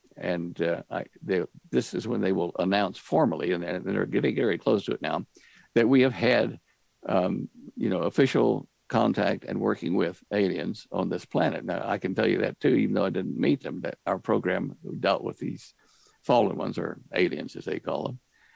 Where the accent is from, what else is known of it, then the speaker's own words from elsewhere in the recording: United States; And I just speak as an American, but I'm sure other countries, people feel that way